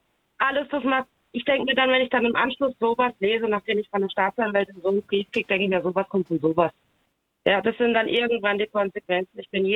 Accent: Germany; Ich kann keine Fremdsprache. Ich bin hier geboren. Ja, ich bin schon binational, das ist in mir drin, aber ich bin auch Deutsche, ich bin hier zu Hause

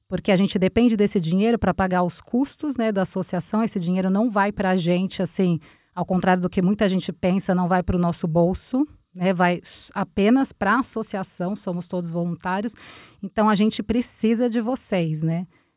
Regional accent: São Paulo, Brazil; also born or lived in Rio de Janeiro; eu sou de São Paulo, capital, mas eu morei alguns anos no Rio de Janeiro.

